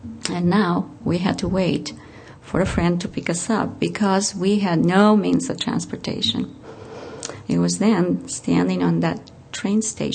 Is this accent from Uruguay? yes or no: yes; Uruguay; moved away as an adult; also born or lived in Spain; now in United States; I was born in Spain. I had moved in my pre-teenage years with my parents to Uruguay. And in my college years, I had taken up residency in the United States under trying and difficult circumstances.